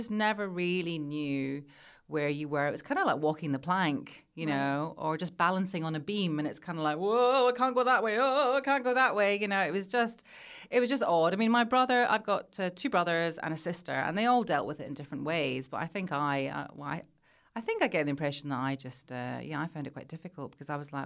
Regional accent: Scotland, United Kingdom; I'm from Scotland

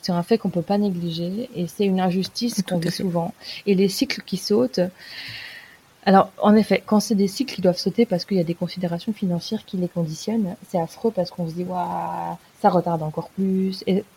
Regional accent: France; en tant que Française

